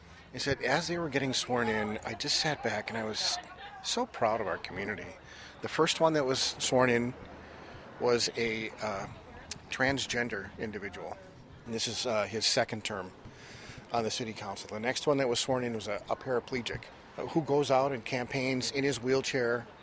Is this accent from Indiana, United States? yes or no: no; Appleton, Wisconsin, United States; I was born and raised in Appleton. This is my hometown